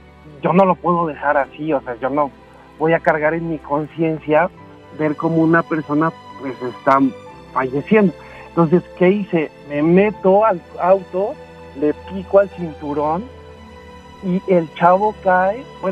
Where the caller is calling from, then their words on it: Xalapa, Veracruz, Mexico; de Jalapa, Veracruz.